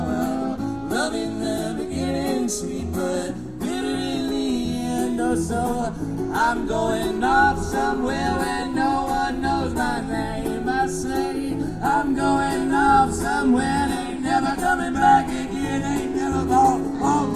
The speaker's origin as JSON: {"language": "English", "town": "Nashville", "region": "Tennessee", "country": "United States", "said": "I'm from Nashville, Tennessee."}